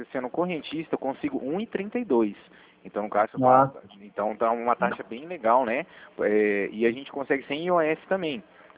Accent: Cornélio Procópio, Paraná, Brazil; Eu sou de Cornélio Procópio, Joloedes, do Paraná, aqui, próximo a Londrina.

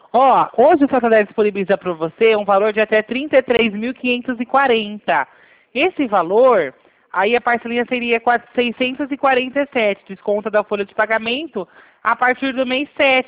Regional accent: Araraquara, São Paulo, Brazil; É aqui de Araraquara, eu sou de Araraquara.

